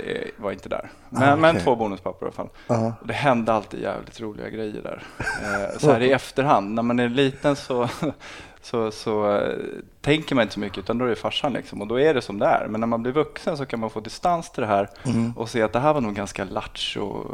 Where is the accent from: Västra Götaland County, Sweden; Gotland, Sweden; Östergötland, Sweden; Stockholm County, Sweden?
Stockholm County, Sweden; Botkyrka; also born or lived in Salem; Jag är uppvuxen i Botkyrka i Alby fram till jag var 12, och sen en annan förort då som heter Salem.